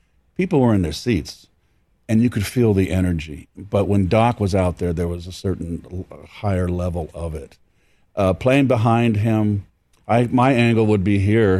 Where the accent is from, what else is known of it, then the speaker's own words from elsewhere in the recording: San Francisco, California, United States; Because when McCovey came up with the Giants, I'm from San Francisco.